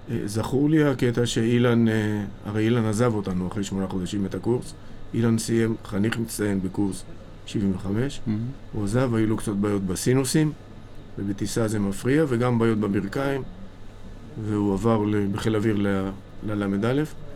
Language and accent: Hebrew; Merhavia, Northern District, Israel; בגן והלאה, במושב מרחביה, בפברואר 53, בן להורים צברים שנולדו בארץ, נכד לסבים שעלו בעלייה השלייה והשלישית, לעמק ישראל, ושם גדלתי בעמק ישראל.